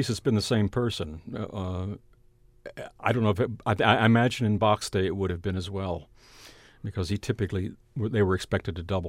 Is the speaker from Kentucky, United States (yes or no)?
yes; Louisville, Kentucky, United States; Now he's at the University of Louisville, my hometown.